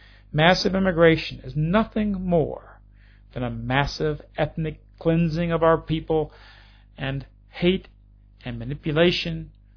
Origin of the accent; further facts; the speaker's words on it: United States; And as American, I can offer a tremendous amount of advice to them.